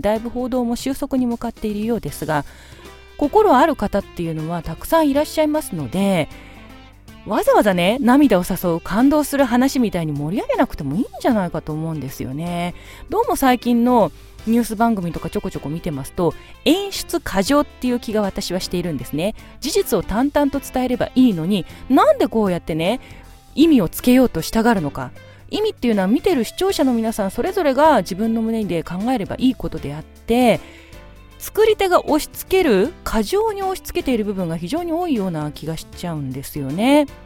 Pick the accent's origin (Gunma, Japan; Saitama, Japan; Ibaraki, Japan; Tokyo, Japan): Gunma, Japan; 私の実家近くの群馬県前橋市のね、